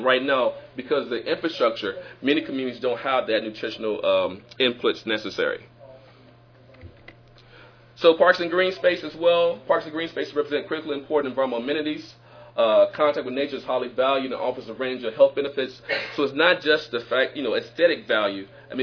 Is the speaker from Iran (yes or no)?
no; Mississippi, United States; Let me slow down for those of you who do not know that Mississippians do talk fast. I'm from Mississippi.